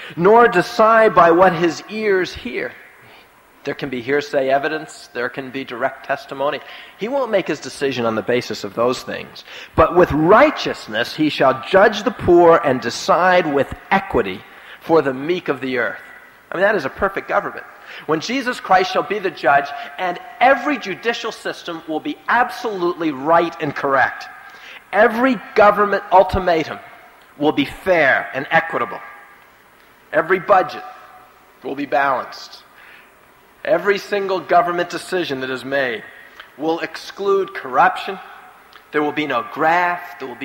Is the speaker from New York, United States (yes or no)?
yes; New York, United States; as a youngster growing up outside New York City, it seems to me that almost every year we took a field trip to New York City